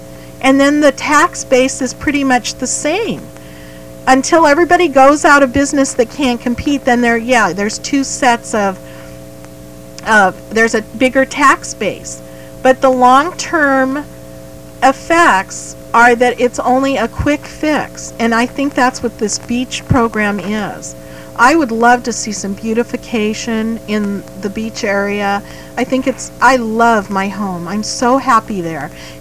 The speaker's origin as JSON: {"language": "English", "town": "Santa Barbara", "region": "California", "country": "United States", "tie": "born or raised there", "said": "I was raised in Santa Barbara, which is also a tourist town, and they've gone through great changes."}